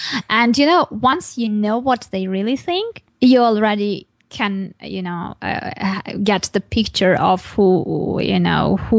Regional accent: Armenia; English is a second language; also born or lived in Bulgaria; I already had friends here in Armenia

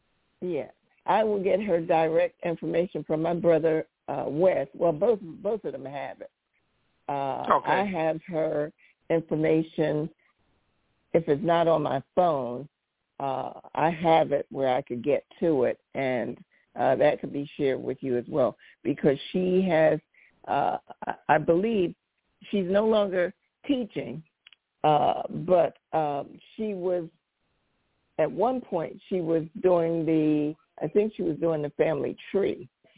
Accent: New Jersey, United States; He was raised in North Carolina. I was raised in New Jersey.

